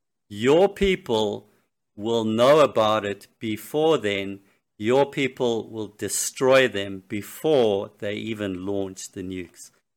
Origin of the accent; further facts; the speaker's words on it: United States; Meanwhile, I'm an American supremacist, okay?